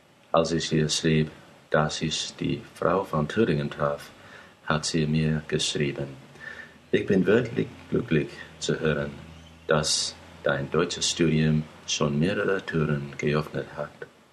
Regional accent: Brisbane, Queensland, Australia; German is a second language; ich komme aus Australien. Ich bin dort 1956 in Brisbane geboren und da ich lebe noch. Brisbane ist eine große Stadt und obwohl sie unbemerkenswert ist, liegt sie ganz in der Nähe von schönen Stranden, Bergen und Regenwäldern.

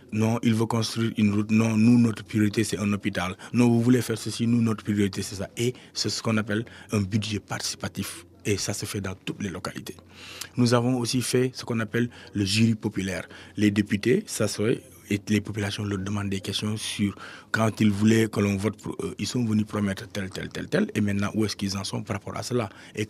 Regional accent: Kaolack, Senegal; On vient de Kaolack

